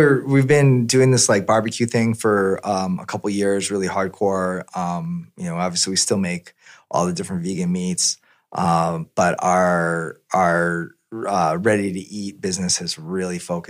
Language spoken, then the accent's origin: English; Midwest, United States; as a Midwesterner, I grew up with a lot of barbecue